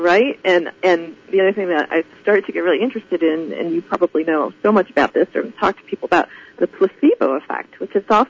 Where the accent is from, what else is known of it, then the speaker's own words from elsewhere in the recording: Chicago, Illinois, United States; I'm from Chicago.